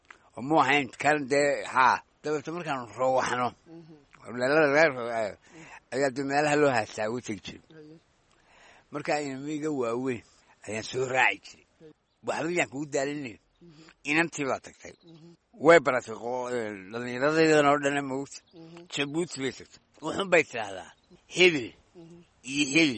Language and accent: Somali; Hargeisa, Woqooyi Galbeed, Somalia; born there; waxaan ku dhashay Hargeysa